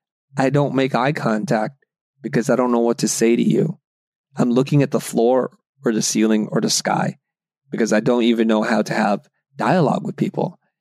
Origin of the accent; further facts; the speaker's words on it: Saigon, Ho Chi Minh City, Vietnam; English is a second language; now in United States; I'm a first generation immigrant. My parents are, and I'm from Saigon, Vietnam. English is my second language.